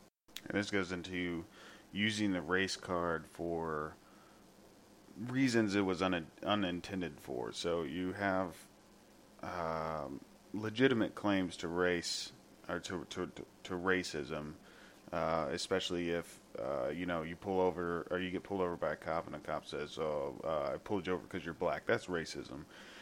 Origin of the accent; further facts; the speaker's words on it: Florissant, Missouri, United States; But I'm from Florissant, Missouri, which is literally a mile away from Ferguson.